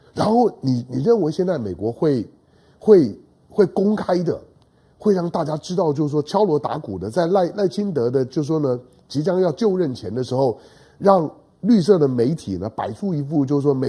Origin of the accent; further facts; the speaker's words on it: Taiwan; 我台湾人始终都搞不清楚